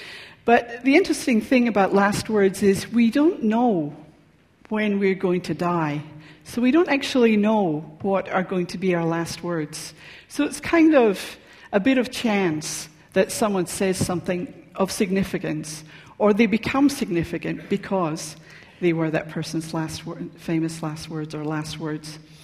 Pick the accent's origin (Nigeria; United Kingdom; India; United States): United Kingdom; Scotland; But I grew up in Scotland, and I went to school and university there.